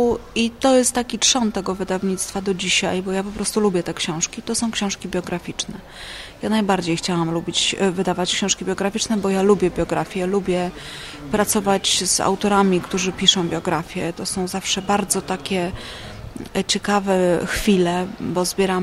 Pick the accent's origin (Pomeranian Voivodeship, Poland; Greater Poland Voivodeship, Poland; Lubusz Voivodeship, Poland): Pomeranian Voivodeship, Poland; Gdynia; Ponieważ już na studiach pochodzę z Gdyni i w Gdańsku razem z koleżankami i kolegami pracowaliśmy